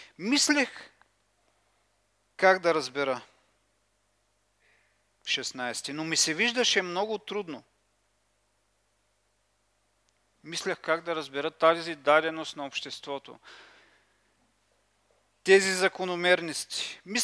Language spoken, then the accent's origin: Bulgarian; Kazanlak, Stara Zagora Province, Bulgaria; Но си спомням едно земетресение в моя роден град Казанлък.